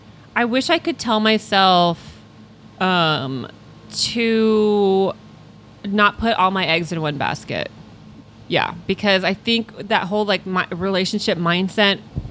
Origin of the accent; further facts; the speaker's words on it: Modesto, California, United States; Modesto, if you got any Modesto Central Valley listeners, I'll be at August 18th at the State Theater. It's my hometown.